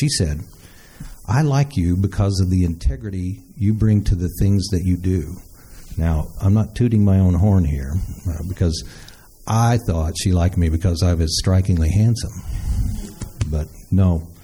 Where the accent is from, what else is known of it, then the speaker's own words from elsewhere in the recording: Missouri, United States; I mean, we're from Missouri, right?